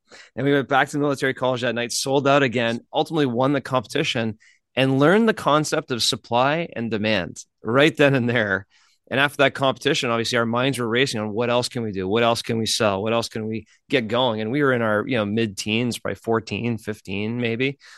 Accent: Canada; moved away as an adult; now in United States; So I came from Canada to come to the United States to go to college.

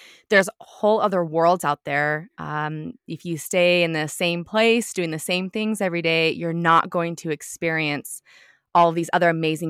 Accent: Reno, Nevada, United States; I grew up in Reno, Nevada, but I moved back. I love it here.

